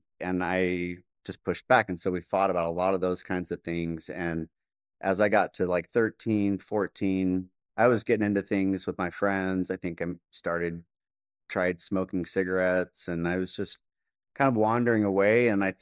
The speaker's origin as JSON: {"language": "English", "region": "Texas", "country": "United States", "tie": "born or raised there", "said": "I grew up in Texas. My family are all members of the church on both sides, huge families, all active."}